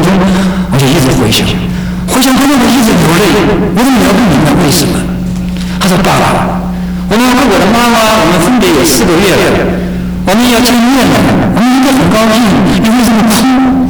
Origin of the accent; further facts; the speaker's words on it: Hubei, China; 我是跟着姐姐在这个湖北的农村长大的，条件非常不好。